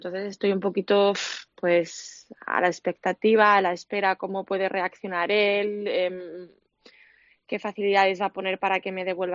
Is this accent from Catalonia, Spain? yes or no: yes; Lleida, Catalonia, Spain; yo me casé en Lérida, yo soy de Lérida.